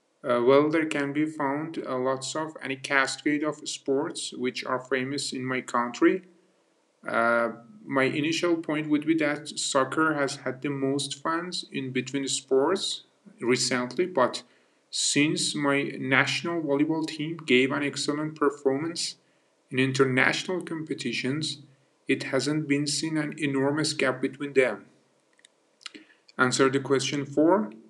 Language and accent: English; Nakhchivan Autonomous Republic, Azerbaijan; English is a second language; You know, my hometown is well known as a historical place. The first thing I should mention is that the Nakhchivan Square has lots of shops which offer local crafts.